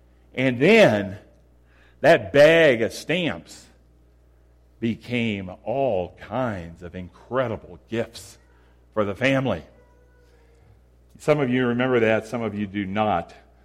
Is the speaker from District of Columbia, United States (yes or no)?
no; Indiana, United States; when I was a kid growing up in Indiana and my mom collected S&H Green stamps.